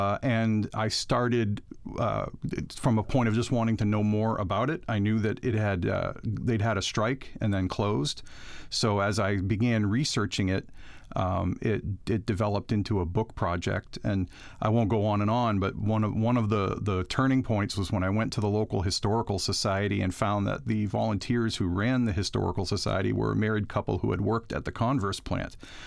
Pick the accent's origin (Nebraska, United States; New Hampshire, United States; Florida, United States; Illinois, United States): New Hampshire, United States; the State Employees Union back in my home state of New Hampshire.